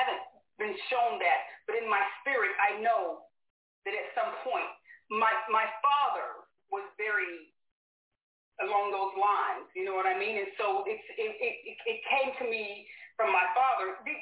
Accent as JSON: {"language": "English", "region": "Texas", "country": "United States", "tie": "born or raised there", "moved": "as an adult", "said": "But yeah, I was born here in Texas and left here around the age of 25 and then did my time in the military."}